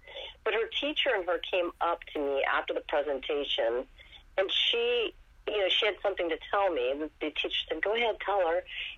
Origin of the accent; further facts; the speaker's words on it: Richmond, Virginia, United States; I've done that with a couple of morning talk shows that I've done where I traveled to Biloxi, to Richmond, that's my hometown, to do morning talk shows.